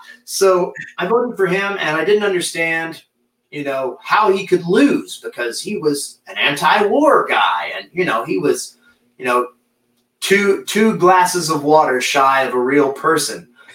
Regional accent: Texas, United States; I had moved back to the small town where I grew up in East Texas because financially I took a nosedive, full disclosure.

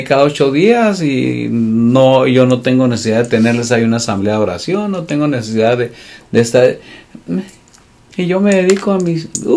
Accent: Mexico; porque sí somos bien pachangueros, porque soy mexicano y lo entiendo perfectamente.

